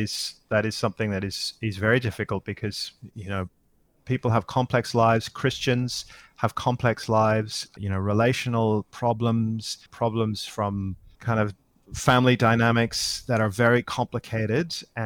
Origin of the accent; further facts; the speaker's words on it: Northern Ireland, United Kingdom; now in Australia; I mean, I'm living in Australia now, but I grew up in Northern Ireland.